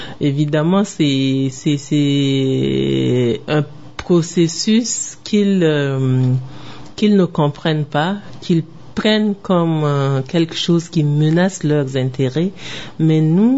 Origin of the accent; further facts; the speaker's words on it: Chad; en tant que Tchadien